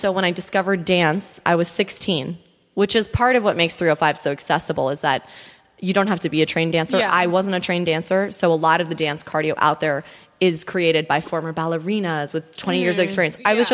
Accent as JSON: {"language": "English", "town": "Miami", "region": "Florida", "country": "United States", "tie": "born or raised there", "said": "So the real story is that I grew up in Miami. That's the 305 area code."}